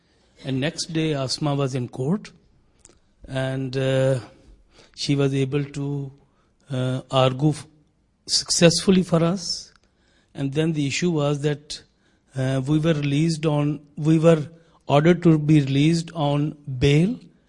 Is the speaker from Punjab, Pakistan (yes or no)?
yes; Lahore, Punjab, Pakistan; I'm from Lahore.